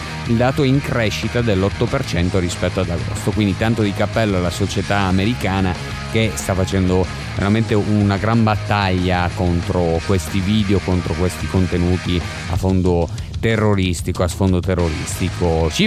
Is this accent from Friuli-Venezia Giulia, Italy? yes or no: yes; Muggia, Friuli-Venezia Giulia, Italy; io sono anche cresciuto a Muggia, quindi mi fa molto molto piacere questa cosa qua.